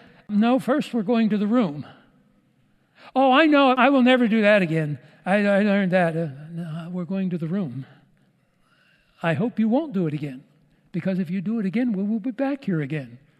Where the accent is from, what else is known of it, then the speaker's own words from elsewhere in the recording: Pennsylvania, United States; I was raised outside of Pittsburgh